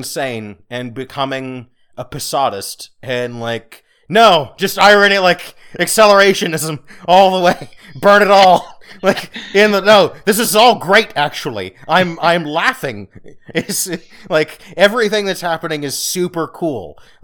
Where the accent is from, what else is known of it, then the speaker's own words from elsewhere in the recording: United States; Anyway, I'm an American